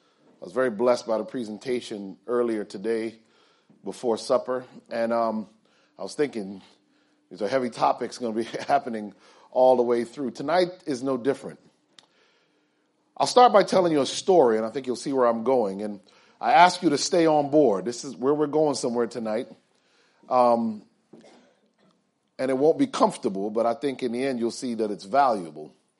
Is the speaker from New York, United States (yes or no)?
no; Bloomfield, Connecticut, United States; I grew up in Connecticut in a town called Bloomfield.